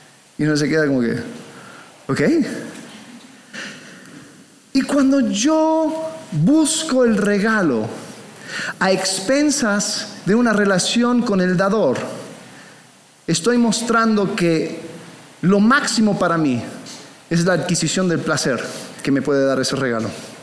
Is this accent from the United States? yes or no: yes; Miami, Florida, United States; Creciendo en Miami, yo pude ver, Miami es una ciudad interesante